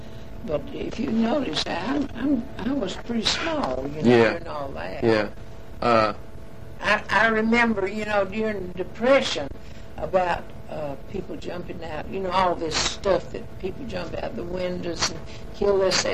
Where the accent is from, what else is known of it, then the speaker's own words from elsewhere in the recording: the South, United States; they'd laugh, you know, because we're from the South.